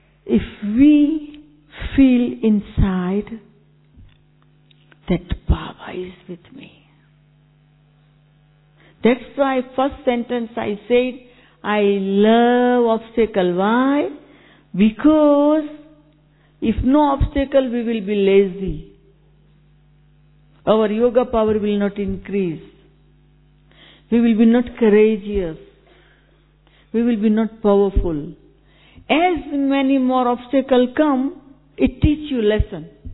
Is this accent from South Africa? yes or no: no; Gujarat, India; Brother, I am from India. I am from Gujarat.